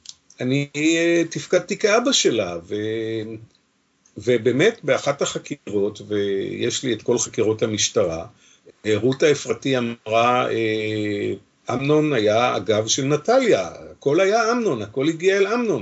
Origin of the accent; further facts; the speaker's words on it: Ramat Hen, Tel Aviv District, Israel; היות שגדלתי ברמת חן, אני יודע איפה זה